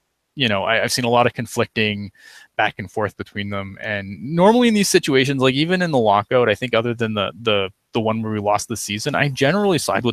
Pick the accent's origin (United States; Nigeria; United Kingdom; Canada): Canada; I'm ashamedly Canadian. I'm not ashamed to be Canadian